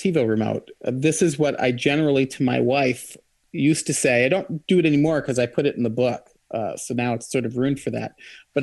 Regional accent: Michigan, United States; I'm from Michigan. The Ojibwe Indians there used to be the Chippewa

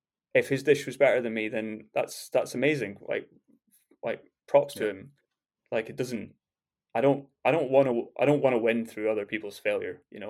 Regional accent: Scotland, United Kingdom; I'm Scottish

